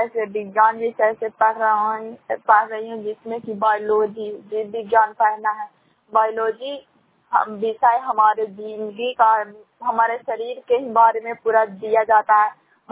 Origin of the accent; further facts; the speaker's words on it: Bihar, India; ग्राम शांत की निवासी हूँ, जिला नालंदा प्रखंड करातसराय की निवासी हूँ। मैं एक 12वीं क्लास की छात्रा हूँ